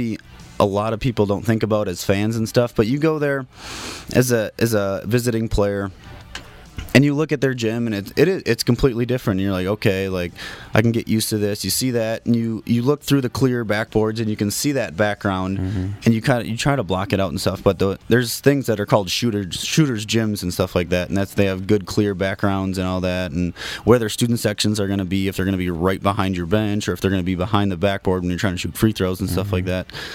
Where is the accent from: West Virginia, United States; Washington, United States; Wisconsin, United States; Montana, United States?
Wisconsin, United States; Waupun; I come from Waupun, Wisconsin, which is about 4.5 hours away from here.